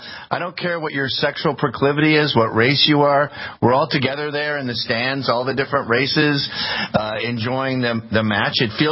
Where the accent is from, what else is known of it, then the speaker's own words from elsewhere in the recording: Canada; as a Canadian who grew up with hockey